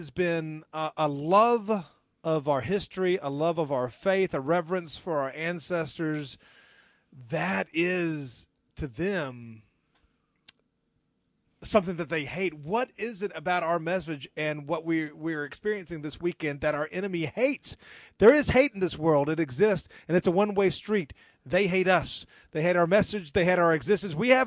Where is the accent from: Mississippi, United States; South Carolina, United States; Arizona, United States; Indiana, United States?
South Carolina, United States; from South Carolina.